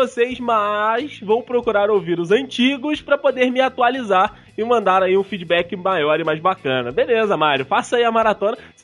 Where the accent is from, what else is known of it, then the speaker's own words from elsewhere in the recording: Fortaleza, Ceará, Brazil; tenho 26 anos, sou de Fortaleza, Ceará. Terra quente, né?